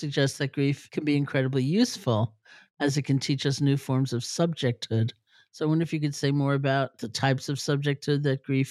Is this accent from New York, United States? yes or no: yes; New York City, New York, United States; Well, I grew up in New York City, so a tree is kind of an exotic thing.